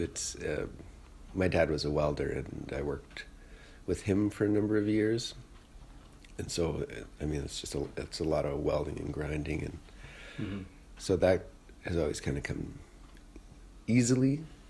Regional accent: Bowmanville, Ontario, Canada; also born or lived in Iqaluit, Canada; We're currently in Bowmanville, Ontario, where I live, although I'm originally from Iqaluit, Nunavut, and I'd say my practice is based out of the north.

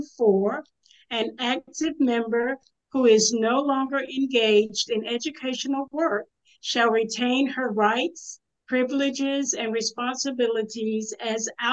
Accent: South Carolina, United States; from South Carolina.

